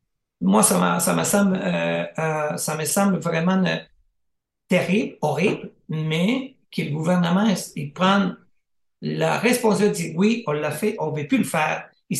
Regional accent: Chile; now in Canada; moi, je viens du Chili, ça fait 30 ans que je suis ici.

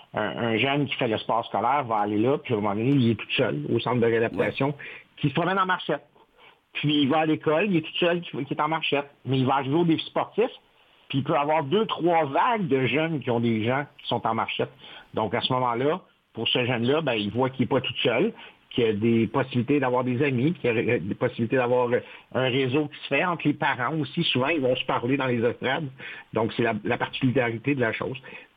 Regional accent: Canada; Puis quand les pays viennent chez nous au Canada

